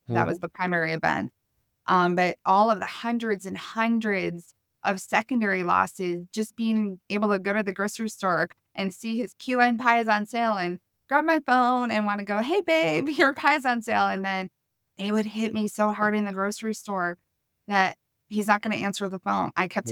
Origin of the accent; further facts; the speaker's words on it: Chicago, Illinois, United States; English is a second language; And I come from Chicago. Both of my parents were immigrants. My dad was from Lithuania. My mom was from Germany. I actually didn't speak English, even though I was born in Chicago, until I was 5 years old.